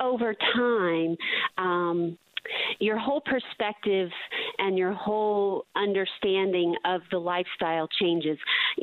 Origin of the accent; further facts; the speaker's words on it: Tennessee, United States; even me growing up in Tennessee, you're not exposed to it like you are